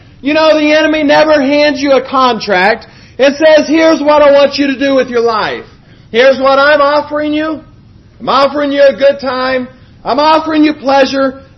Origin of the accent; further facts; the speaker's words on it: United States; Well, I'm from America, so I thought, let's see what this is about.